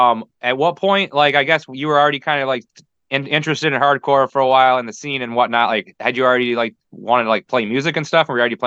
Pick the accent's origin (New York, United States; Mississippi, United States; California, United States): New York, United States; Rochester; I mean, I'm from Rochester, obviously, but I was booking shows here and stuff, so I'm familiar with, you know, the region and stuff.